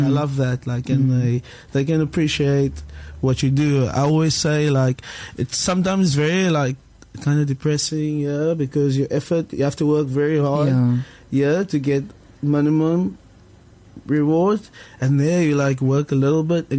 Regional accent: South Africa; me being South African, and I really love this country a lot.

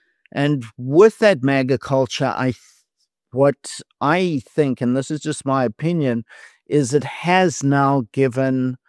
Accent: South Africa; growing up in South Africa, we were taught about swart gevaar and rooi gevaar and the communist threat.

